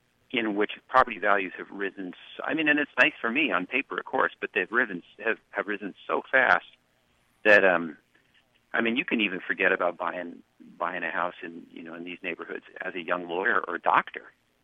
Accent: Berkeley, California, United States; So I come from a pretty middle-class family, and when I was a kid, growing up in Berkeley, Berkeley was a town where, you know, a public school teacher could buy a home.

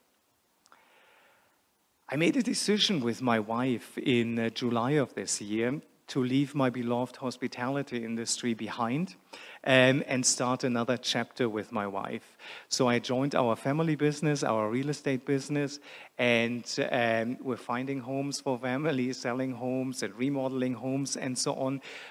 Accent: Germany; I am German. I grew up in Germany. I grew up in my grandparents' house. My dad got married to my mom. They moved into the house, so we had three generations there. And it was a really, really modest upbringing.

